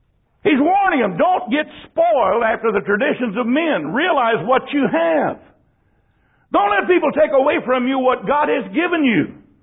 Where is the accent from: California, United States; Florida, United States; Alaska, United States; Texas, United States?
Texas, United States; San Antonio; I grew up in San Antonio without air conditioning. Without a fan, really, for a long time.